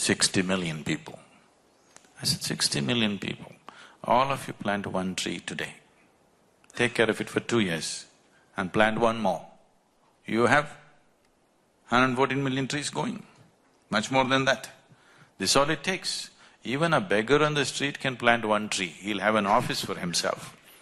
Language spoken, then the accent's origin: English; Karnataka, India; Then I asked them, actually I don't come from Tamil Nadu, I come from Karnataka.